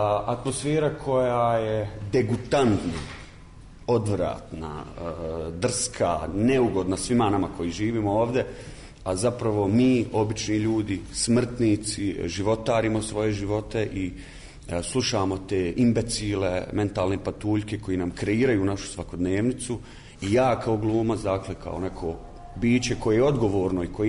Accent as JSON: {"language": "Bosnian", "country": "Bosnia & Herzegovina", "said": "a s obzirom da ja dolazim iz Bosne i Hercegovine, koja je vjerovatno i puno komplikovanije geografsko područje, nekako opet smo svi na tom brdovitom Balkanu"}